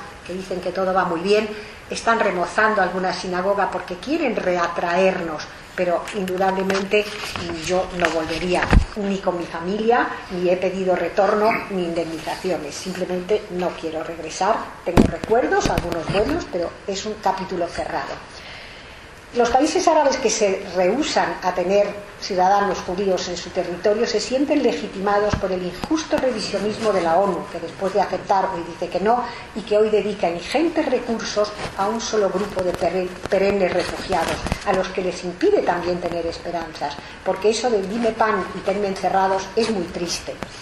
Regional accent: Alexandria, Alexandria Governorate, Egypt; moved away; mis hermanos y yo, mis padres, criados y nacidos en Alejandría, pasamos a formar parte de ese ejército de Misrahim

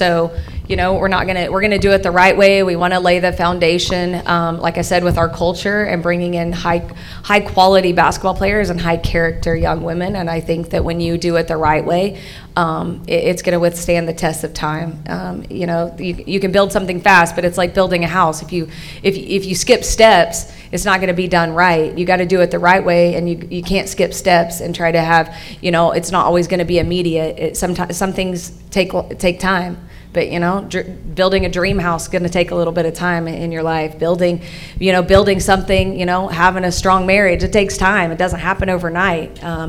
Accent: Oklahoma, United States; it's still not far from my home state of Oklahoma, so it is within driving distance to get back to see

